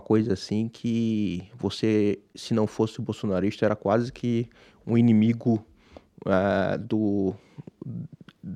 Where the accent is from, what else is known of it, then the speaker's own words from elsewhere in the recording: Recife, Pernambuco, Brazil; accent: Pernambuco; moved away; also born or lived in São Paulo; Na verdade, eu vim de São Paulo para cá. Eu sou pernambucano, mas estou fora de Pernambuco, lá de Recife, desde 2005. Apesar de Pernambuco nunca ter saído de mim, eu saí de Pernambuco em 2005. E eu vim de São Paulo...